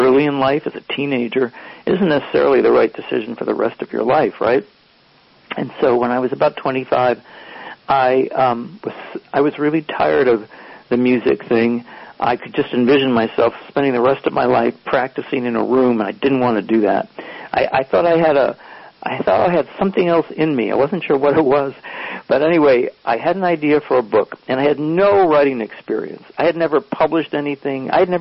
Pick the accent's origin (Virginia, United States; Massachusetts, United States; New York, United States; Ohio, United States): New York, United States; Buffalo; because I was from Buffalo, New York.